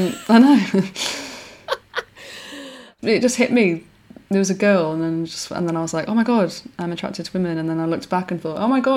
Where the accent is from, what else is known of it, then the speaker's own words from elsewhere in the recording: Manchester, North West England, United Kingdom; I was brought up on quite a rough council estate in Manchester.